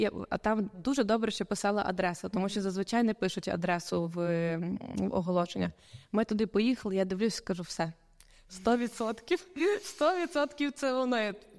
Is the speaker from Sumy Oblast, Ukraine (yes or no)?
no; Lutsk, Volyn Oblast, Ukraine; у нашому місті Луцьк, тому що ми самі з Луцька.